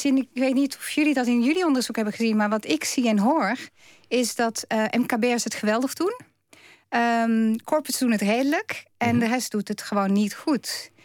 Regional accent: Belgium; also born or lived in France; ik ben Belgische en ik heb in Frankrijk gewoond.

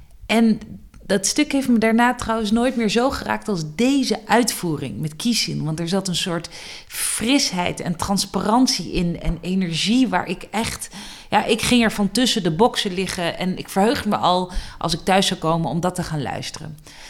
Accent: Utrecht, Netherlands; Ik kom uit Utrecht en Vredenburg was maar op 10 minuten fietsafstand.

